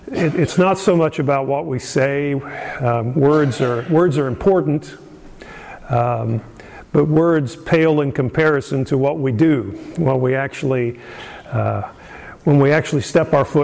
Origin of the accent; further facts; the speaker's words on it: Terre Haute, Indiana, United States; I grew up near Terre Haute, Indiana, outside in a rural community